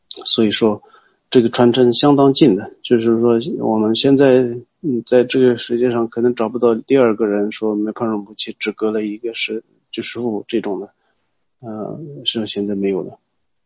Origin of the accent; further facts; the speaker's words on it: Golog, Qinghai, China; 他第一世也是出生在我们家乡果洛那边